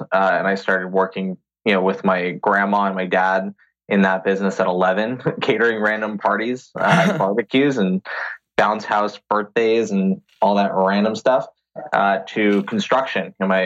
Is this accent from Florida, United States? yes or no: yes; Florida, United States; because I grew up in South Florida.